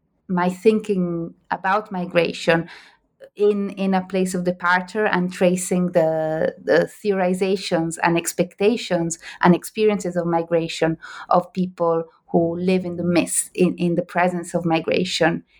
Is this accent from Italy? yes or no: yes; Italy; the region where I grew up in Italy is a region that has seen a lot of migration from Morocco.